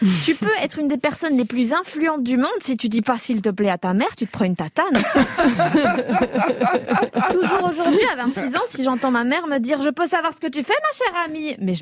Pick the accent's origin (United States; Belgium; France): Belgium; en tant que Belge, je ne vais pas parler du score